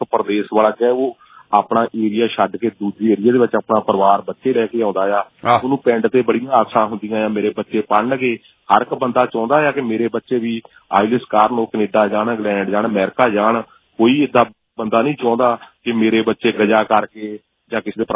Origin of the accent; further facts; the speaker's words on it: Punjab, India; ਪੰਜਾਬ ਦੀ ਜਿਹੜੀ ਮਿੱਟੀ ਚ ਆਪਾਂ ਜੰਮੇ ਪਲੇ ਆ, ਖੇਡੇ ਆ, ਜਿੱਥੇ ਵੱਡੇ ਹੋਏ ਆ